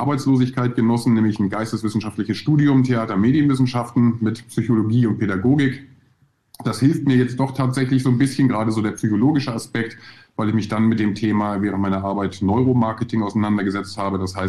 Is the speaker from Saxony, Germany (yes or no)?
no; Husum, Schleswig-Holstein, Germany; also born or lived in Hamburg; geboren, 1978. Wer rechnen kann, weiß, wie alt ich bin. Bin dann noch ein bisschen weiter Richtung Süddänemark gegangen, also in der grauen Stadt am Meer Husum groß geworden. Und dann hat es mich nach ein paar Umwegen nach Nürnberg verschlagen